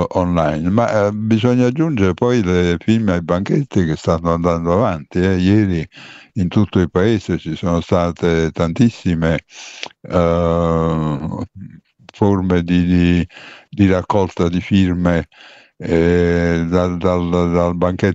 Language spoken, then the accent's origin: Italian; Naples, Campania, Italy; Beh, io intanto, essendo napoletano, tocco ferro